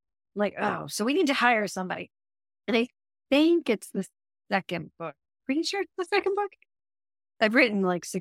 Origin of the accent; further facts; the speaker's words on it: Scottsdale, Arizona, United States; it's set in my hometown in Scottsdale